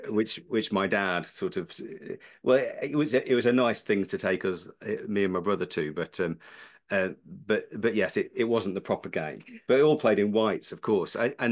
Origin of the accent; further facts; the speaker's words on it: North West England, United Kingdom; So, yeah, I was brought up in Lancashire.